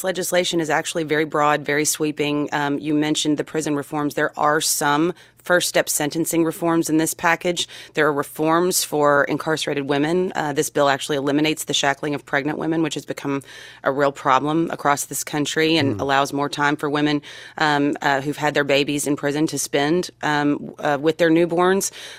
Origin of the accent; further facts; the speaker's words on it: Kentucky, United States; Senator Rand Paul from my home state of Kentucky